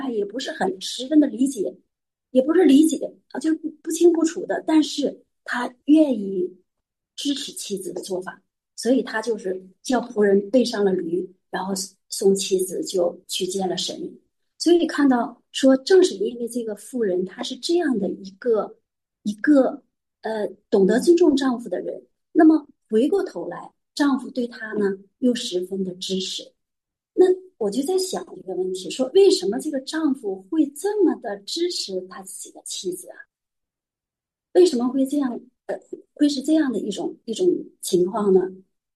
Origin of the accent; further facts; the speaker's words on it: Northeast China, China; 我是东北来的，东北人嗓门本身就比较大。